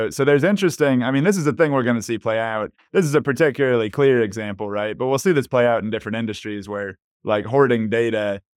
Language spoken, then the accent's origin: English; Pittsburgh, Pennsylvania, United States; because Carnegie Mellon, I'm from Pittsburgh originally, so there's a bunch of stuff around Carnegie Mellon.